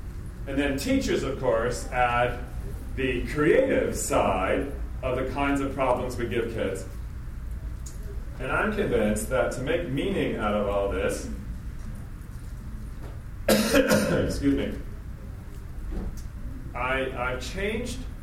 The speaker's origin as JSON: {"language": "English", "town": "Boston", "region": "Massachusetts", "country": "United States", "said": "I don't know how to say this in a nice way that doesn't sound arrogant, but I'm from Boston and we're like this."}